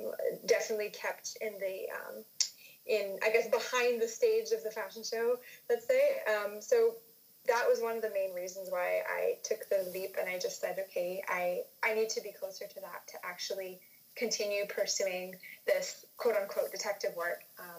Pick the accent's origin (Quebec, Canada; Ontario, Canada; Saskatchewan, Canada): Quebec, Canada; Montreal; also born or lived in India / Malaysia; now in Singapore; I'm from Montreal, Canada.